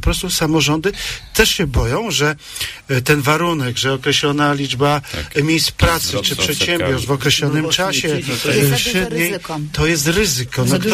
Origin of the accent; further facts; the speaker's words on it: Opole Voivodeship, Poland; Proszę Państwa, ja kiedy jestem gdzieś w kraju, i mówię, że jestem z Opolszczyzny